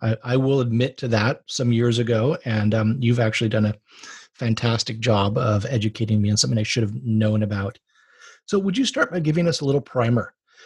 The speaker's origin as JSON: {"language": "English", "region": "Hawaii", "country": "United States", "said": "As you know, I'm from Hawaii."}